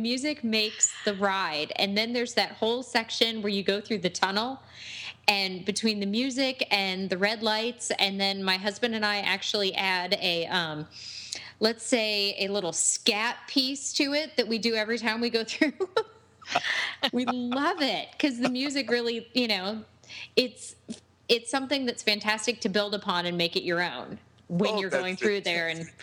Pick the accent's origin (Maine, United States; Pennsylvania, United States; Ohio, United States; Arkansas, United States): Ohio, United States; Euclid; I'm from Euclid